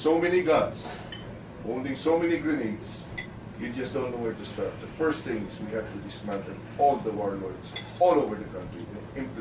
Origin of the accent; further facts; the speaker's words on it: Mindanao, Philippines; This very, very real to me, very emotional because we're from Mindanao, very connected.